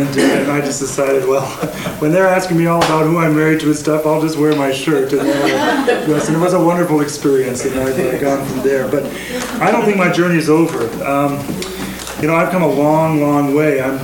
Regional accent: California, United States; And I'm a Minnesotan who just happened to be born and raised in California, but I got Minnesota stock.

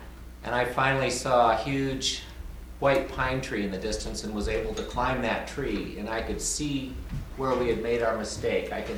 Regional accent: Minnesota, United States; I grew up in Minnesota, and I've spent roughly 10 years each working as a wilderness guide in various parts of the country

